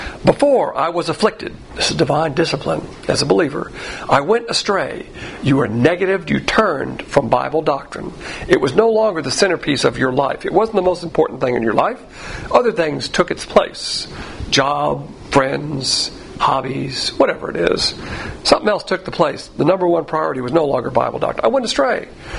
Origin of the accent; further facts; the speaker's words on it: Southern United States, United States; I see you've got these emblems that refer to your Southern heritage. Yeah, you got me. I'm a Southerner.